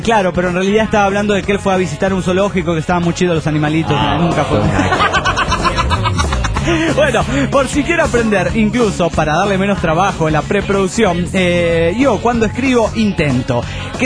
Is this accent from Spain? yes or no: no; Chile; now in Argentina; ni él ni yo somos los primeros chilenos en estas tierras argentas, ya que esta provincia recibió a muchos chilenos